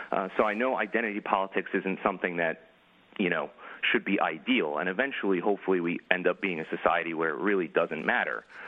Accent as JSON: {"language": "English", "region": "New Jersey", "country": "United States", "tie": "born or raised there", "said": "I grew up in New Jersey, and after 9/11"}